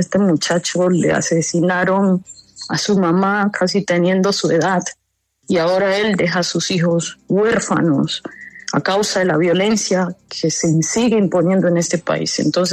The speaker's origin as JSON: {"language": "Spanish", "country": "Colombia", "said": "Yo creo que como colombianos y colombianas no tenemos otro camino que seguir avanzando en la construcción de la paz."}